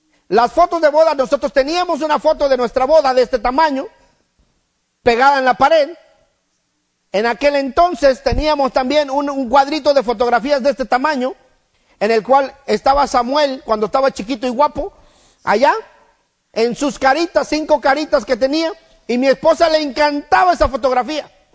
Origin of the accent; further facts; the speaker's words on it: Mexico; moved away as an adult; now in United States; desde que nosotros nos venimos de México para acá.